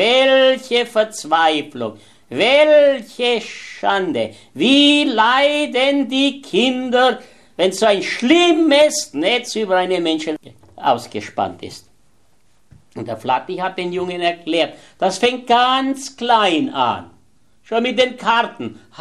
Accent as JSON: {"language": "German", "region": "Baden-Württemberg", "country": "Germany", "said": "Da bei uns in Württemberg, da hat es einen Pfarrer gegeben"}